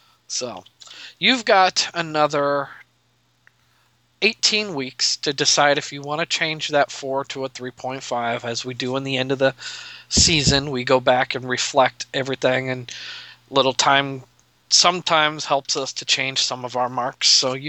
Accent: Nebraska, United States; from Nebraska.

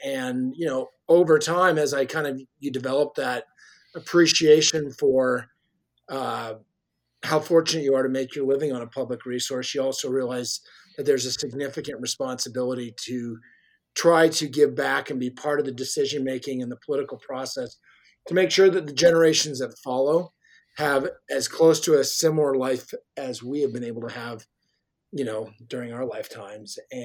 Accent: Billings, Montana, United States; No, I grew up in Billings. We went through school in Billings and kind of grew up over time, like a lot of Montana kids, hunting and fishing

